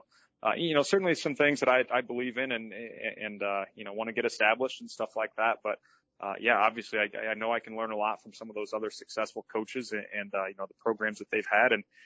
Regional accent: Cambridge, United States; We're both from Cambridge. We're familiar with the area.

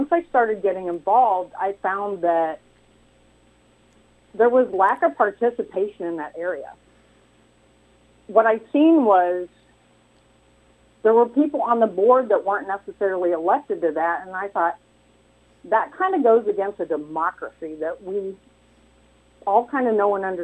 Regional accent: Illinois, United States; I grew up in Mercer County, and I went to school here. Later on, I went to Western Illinois University

